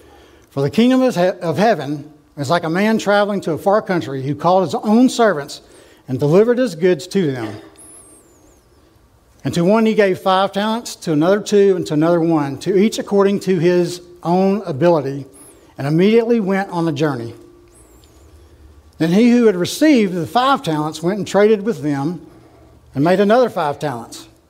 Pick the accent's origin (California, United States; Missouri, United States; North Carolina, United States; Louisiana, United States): Louisiana, United States; I'm from Louisiana. I don't read that fast, Cassie.